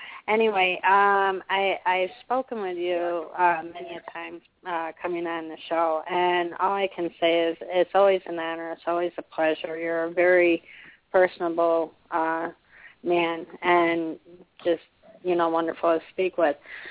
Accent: Chicago, Illinois, United States; Hi, Emilio. … from Chicago.

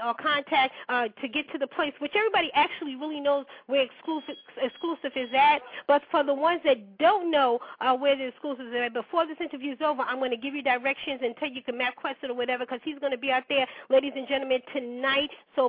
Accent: New York, United States; I came from New York myself

